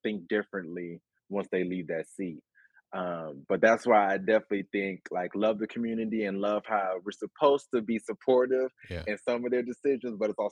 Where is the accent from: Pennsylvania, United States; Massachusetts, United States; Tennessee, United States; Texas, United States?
Texas, United States; Texas City; Since I'm from Texas City, so she went to Lamarck High School, and she just raised us in Texas City.